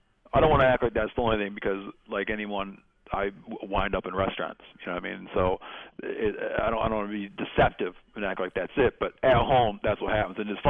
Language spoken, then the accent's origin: English; Michigan, United States; And the next time I went home to my home state, which is Michigan, I told them I was going to bring a snapping turtle back.